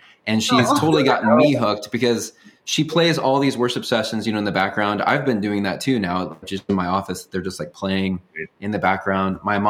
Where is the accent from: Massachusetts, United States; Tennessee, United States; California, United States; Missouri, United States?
California, United States; we were in like Southern California in the Vineyard church in like the, you know, late 80s, early 90s.